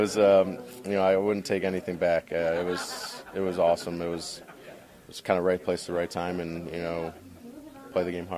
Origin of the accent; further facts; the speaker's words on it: Bolingbrook, Illinois, United States; also born or lived in Omaha, Nebraska; I am. I'm from Naperville. Well, born and raised in Bolingbrook, went to Naperville schools. I went to Naperville Central High School.